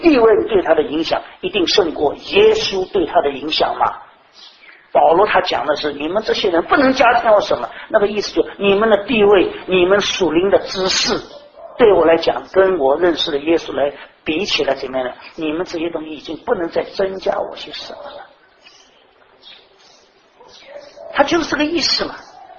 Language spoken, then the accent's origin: Chinese; China; 我觉得我们中国人的礼义廉耻四维八德